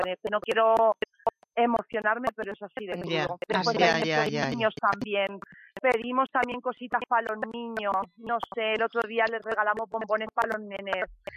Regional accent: Elche, Valencian Community, Spain; yo que soy de Elche

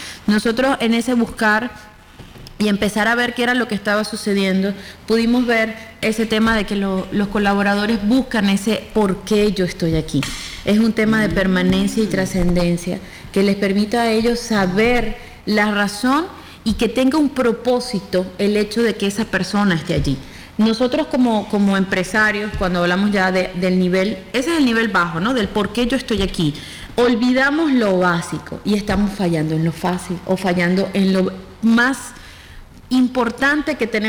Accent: Venezuela; O sea, vengo de Venezuela, va. Y para nadie es un secreto la situación que vive mi país.

